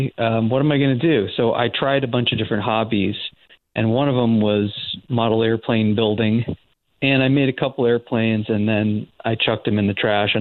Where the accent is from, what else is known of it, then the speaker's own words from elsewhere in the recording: Storrs, Connecticut, United States; I grew up in Storrs, which is where UConn is, and Paul's Pizza, and get pizza there.